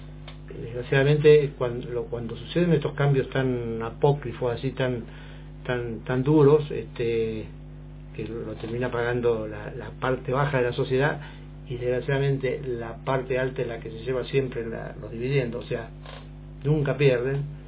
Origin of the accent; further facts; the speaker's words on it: Argentina; podamos estar contentos de saber de que como ciudadanos argentinos estamos buscando un mejor porvenir.